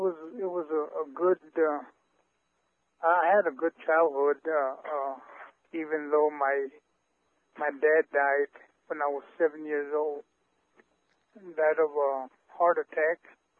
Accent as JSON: {"language": "English", "town": "Clovis", "country": "United States", "tie": "born or raised there", "said": "I was born here in Clovis in February 24th, 1949."}